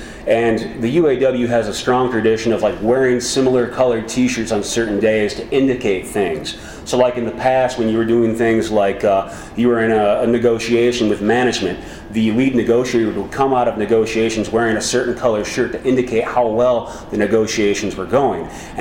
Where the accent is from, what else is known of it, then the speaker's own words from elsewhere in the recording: Flint, Michigan, United States; I'm from Flint, Michigan originally. I came from a real strong union family.